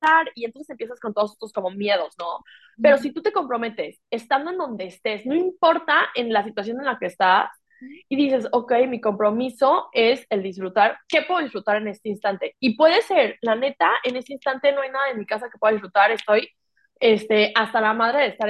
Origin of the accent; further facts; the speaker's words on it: Mexico; moved away as an adult; now in Spain; yo pasé de vivir en México, soy mexicana y ahí viví toda mi vida, y me mudé